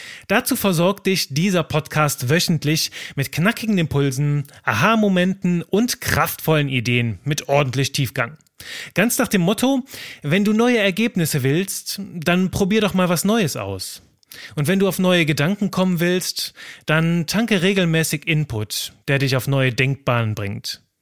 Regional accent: Belgium; now in Cologne, Germany; Ich bin 32 Jahre alt und die Stimme hinter diesem Podcast. Ich bin Belgier und liebe ganz klischeemäßig Fritten, Schokolade und Bier. Und heute lebe ich im schönen Köln

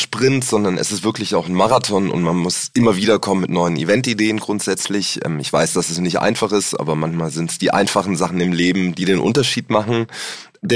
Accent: Stuttgart, Baden-Württemberg, Germany; ich komme aus Stuttgart

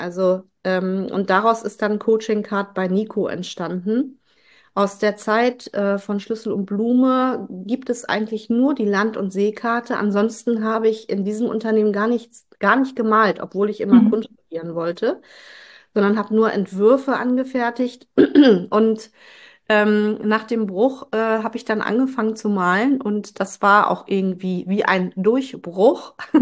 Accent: Kiel, Schleswig-Holstein, Germany; now in Witten, Germany; Also ich bin in Kiel geboren, genau.

